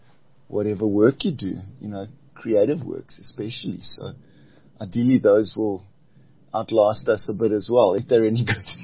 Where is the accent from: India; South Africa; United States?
South Africa; Port Elizabeth, Eastern Cape; so I'm from the Eastern Cape, Port Elizabeth.